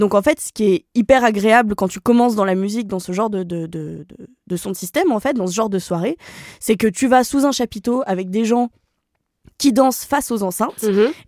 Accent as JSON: {"language": "French", "town": "Saint-Martin-d'Hères", "region": "Auvergne-Rhône-Alpes", "country": "France", "tie": "born there", "said": "Je suis née à Saint-Martin-d'Hères, vachement moins..."}